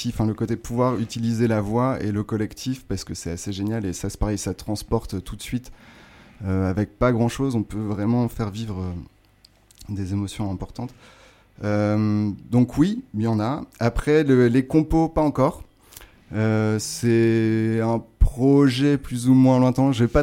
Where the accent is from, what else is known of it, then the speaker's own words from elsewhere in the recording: Hauts-de-France, France; Moi, je viens du Nord de la France